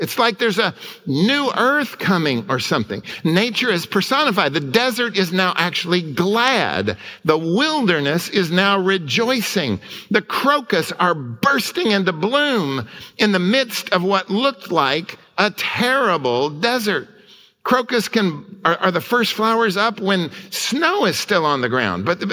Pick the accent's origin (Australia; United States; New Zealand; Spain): United States; Oklahoma; you can put one foot in Texas and one foot where I grew up in Oklahoma